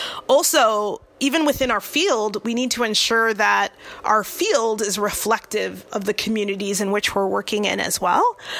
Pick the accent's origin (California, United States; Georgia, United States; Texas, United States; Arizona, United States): California, United States; Ontario; So I grew up in the Inland Empire, in Ontario initially, and, you know, in the 80s.